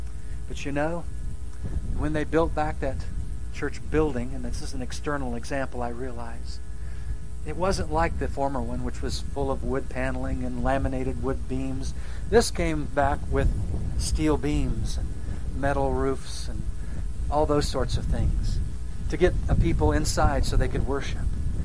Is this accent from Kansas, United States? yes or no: yes; Emporia, Kansas, United States; when I was a young lad and growing up in Emporia, just about going into high school, freshman